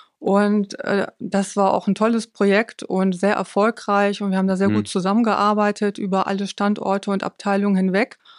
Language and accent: German; Bielefeld, North Rhine-Westphalia, Germany; Also ich stamme gebürtig aus Bielefeld, was jetzt nicht ganz so weit ist von Osnabrück. Bin da geboren und aufgewachsen